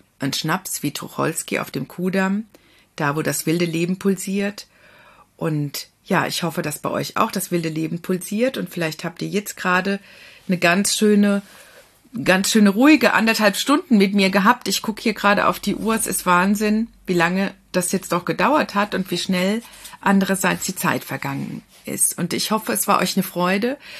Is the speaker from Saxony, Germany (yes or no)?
no; Kaiserslautern, Rhineland-Palatinate, Germany; In meiner Heimatstadt Kaiserslautern.